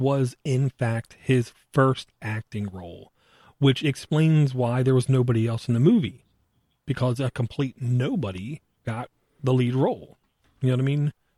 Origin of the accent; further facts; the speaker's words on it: Ireland; I'm Irish. It's like that, I can't stand them.